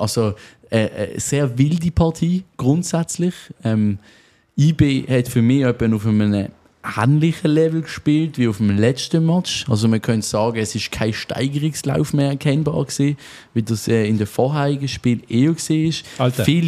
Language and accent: German; Spain; freue mich, meine auch als Spanier